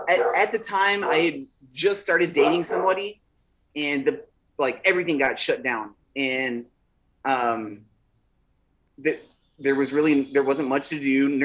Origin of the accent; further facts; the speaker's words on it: Houston, Texas, United States; I was born and raised in Houston. I moved to San Antonio in 2011, and I was here for about 5 years. Moved back to Houston. And then came back to San Antonio in 2018.